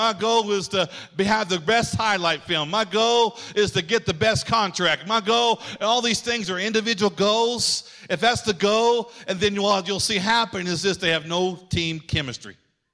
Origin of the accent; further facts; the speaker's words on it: Oklahoma, United States; I grew up in Oklahoma, and so I just automatically like the Cowboys.